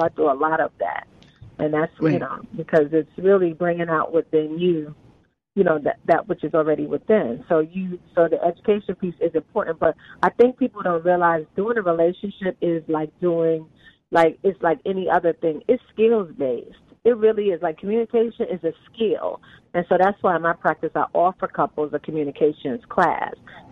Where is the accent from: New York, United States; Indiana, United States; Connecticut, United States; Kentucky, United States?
New York, United States; Brooklyn; But honestly, like I'm from Brooklyn, New York, the projects of Brooklyn, New York.